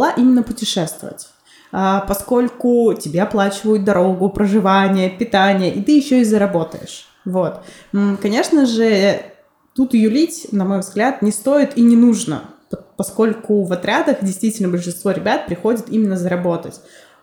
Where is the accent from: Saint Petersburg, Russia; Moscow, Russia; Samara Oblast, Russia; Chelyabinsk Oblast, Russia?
Samara Oblast, Russia; Syzran; в своем родном городе я из Сызрани, который стоит на реке Волга, прекрасная река.